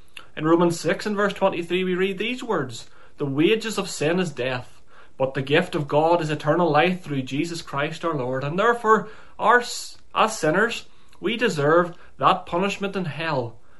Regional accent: Northern Ireland, United Kingdom; now in England, United Kingdom; I presently live in England, but I'm sure you can tell from the accent that I'm not a Scouser, and I was born and raised in County Armagh in Northern Ireland. I was born into a family of five. I was raised a Roman Catholic

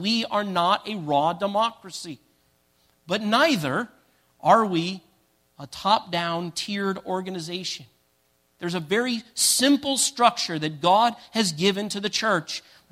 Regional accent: Indianapolis, Indiana, United States; now in Topeka, United States; I grew up in Indianapolis, and Indianapolisans doesn't quite work. So everybody in Indiana refers to themselves as Hoosiers.

